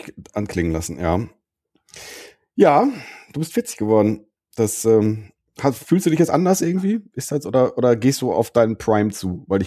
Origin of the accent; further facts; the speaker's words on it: Düsseldorf, North Rhine-Westphalia, Germany; da geht man nicht als Düsseldorfer nicht in die Stadt, weil das halt viel zu voll ist